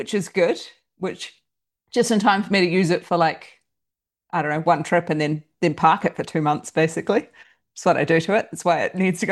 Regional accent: New Zealand; I'm from New Zealand, so I'm from across the ditch

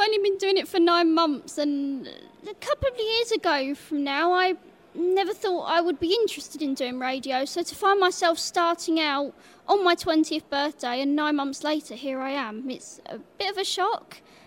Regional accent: Minster, South East England, United Kingdom; I'm from Minster on the Isle of Sheppey in Kent. I'm 20 years old and I'm completely blind.

